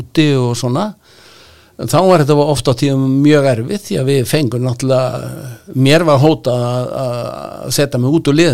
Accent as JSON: {"language": "Icelandic", "town": "Akranes", "region": "Western Region", "country": "Iceland", "tie": "born or raised there", "said": "ef þú hefur nógan áhuga, þá náttúrulega æfir og það gerðum við upp á Skaga sem krakkar"}